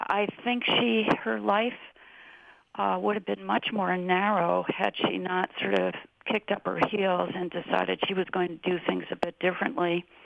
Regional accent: Boston, Massachusetts, United States; My growing up in Boston, you know, everybody around expected you to marry the right people.

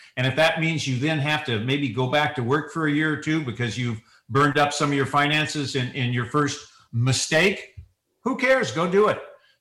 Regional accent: California, United States; We weren't raised cold weather people. We were raised in California.

